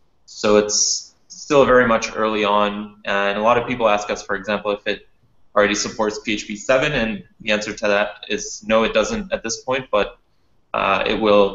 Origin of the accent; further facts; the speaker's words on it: Prague, Czechia; English is a second language; I'm also from Prague, and I'm no longer a student.